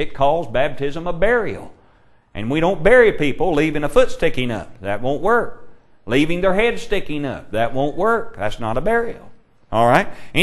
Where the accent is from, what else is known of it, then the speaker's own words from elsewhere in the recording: Kentucky, United States; I came from Kentucky, as you may know.